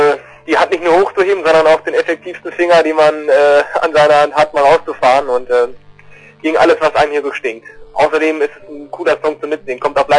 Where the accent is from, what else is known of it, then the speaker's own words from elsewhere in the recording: Celle, Lower Saxony, Germany; Ich komme aus Celle, bei Hannover.